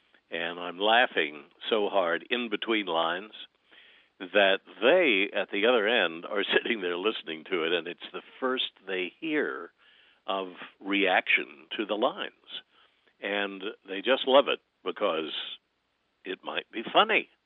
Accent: Kansas, United States; now in Chicago, United States; I'm from Kansas originally and kind of came up the Mississippi Valley.

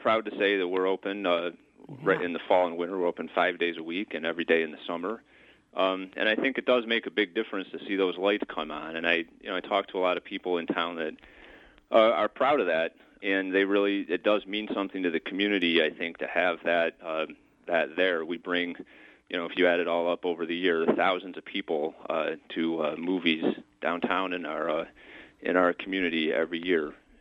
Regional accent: Grayling, Michigan, United States; Well, I was born and raised in Grayling, and I still spend a significant part of the year there.

